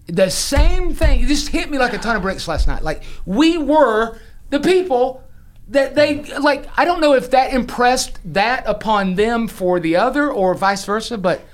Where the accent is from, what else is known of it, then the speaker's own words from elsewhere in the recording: the South, United States; I'm a Southerner who doesn't like sweet tea. I'm a Southerner who doesn't like tater salad.